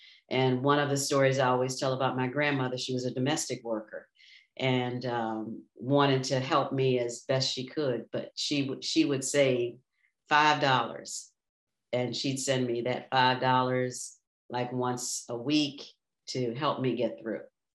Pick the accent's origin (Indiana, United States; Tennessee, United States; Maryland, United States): Maryland, United States; Annapolis; As I said, I grew up in Annapolis, Maryland, right in the town. And Annapolis was still segregated, really, growing up there.